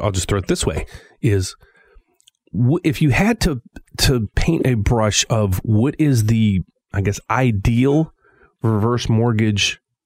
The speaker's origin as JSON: {"language": "English", "region": "West Virginia", "country": "United States", "said": "Like, I just went home to, I'm from West Virginia, as you guys know"}